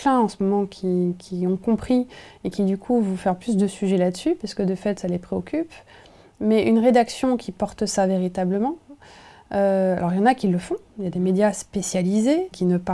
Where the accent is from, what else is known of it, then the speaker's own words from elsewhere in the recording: Nevers, Bourgogne-Franche-Comté, France; J'ai grandi en Bourgogne, à Nevers, un endroit où il y avait pas trop de maisons. Ça s'est construit. J'ai vu l'urbanisation.